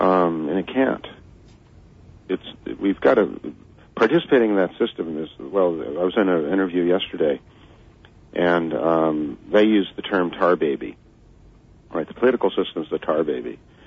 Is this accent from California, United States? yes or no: yes; California, United States; No, I'm from the Bay Area in, you know, California, and we have KPFA.